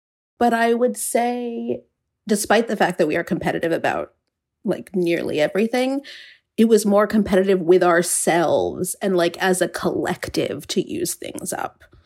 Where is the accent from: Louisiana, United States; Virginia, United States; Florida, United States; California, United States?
Virginia, United States; Charlottesville; We grew up in Charlottesville, Virginia, and the bakery is called Albemarle Baking Company.